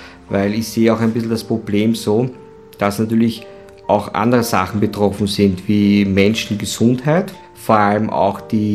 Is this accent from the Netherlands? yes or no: no; Vienna, Austria; ich komme aus Wien, ich bin ein gebürtiger Simmeringer und bei uns war das so, wir hatten Plattenbau, wir hatten Betonbau in unseren ganzen Umgebungen.